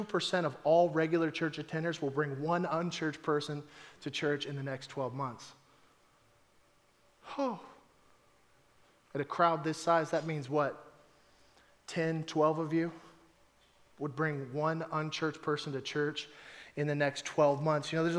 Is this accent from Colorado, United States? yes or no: no; Texas, United States; You know, I'm from Texas, in case you didn't know that. Don't hold it against me.